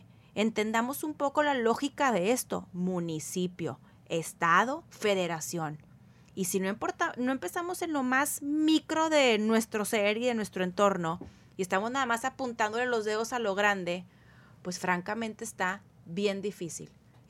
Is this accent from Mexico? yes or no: yes; Mexico; que representa a la mayoría y nos representa como mexicanos